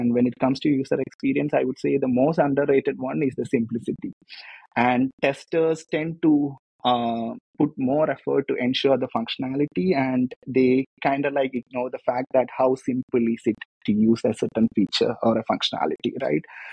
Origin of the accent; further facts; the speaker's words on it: Kerala, India; now in Barcelona, Spain; So basically, I come from the God's own country of India, Kerala. We call it God's own country, but it's not a country. It's a state in India. And I'm currently based on Barcelona